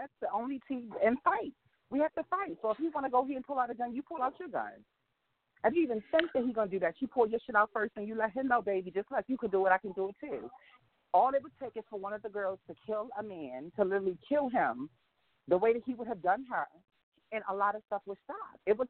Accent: Baltimore, Maryland, United States; now in California, United States; I live in California. I'm from Baltimore. And the rules in Baltimore are totally different than some of the other cities that I have lived in.

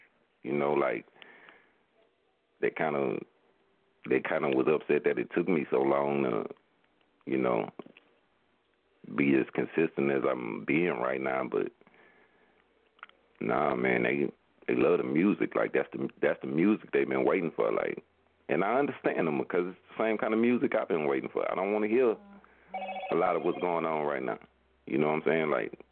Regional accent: Mississippi, United States; I mean, people got a stigma about Mississippi that some of it's true, but where I'm from, it's not. You know what I'm saying? I'm from the Gulf Coast, man.

